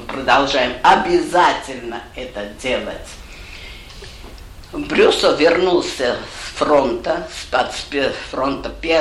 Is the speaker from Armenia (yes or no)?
yes; Yerevan, Armenia; Я армянка, я живу в Ереване.